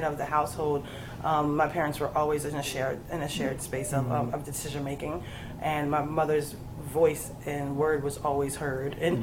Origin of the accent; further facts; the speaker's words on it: Willingboro, New Jersey, United States; So we were three girls growing up in Willingboro, New Jersey, which at the time, in the 70s, was majority white.